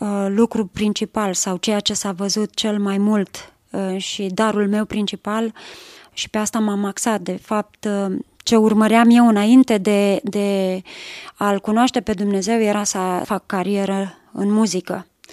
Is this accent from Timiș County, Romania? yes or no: no; Mangalia, Constanța County, Romania; also born or lived in Fetești; M-am născut în județul Ialomița, Fetești, dar de la 7 ani am migrat în Mangalia, județul Constanța, la mare, și acolo mi-am petrecut toată copilăria.